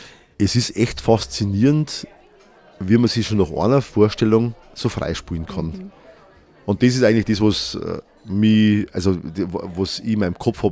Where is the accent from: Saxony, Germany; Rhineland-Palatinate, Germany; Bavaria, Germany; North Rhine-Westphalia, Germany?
Bavaria, Germany; also born or lived in Bad Tölz; also ich bin ein Niederbayer.